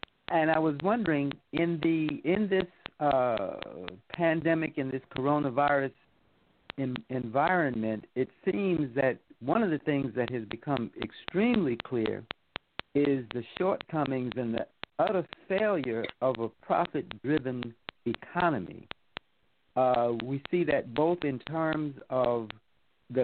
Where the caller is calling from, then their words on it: Atlanta, Georgia, United States; calling from Atlanta, Georgia.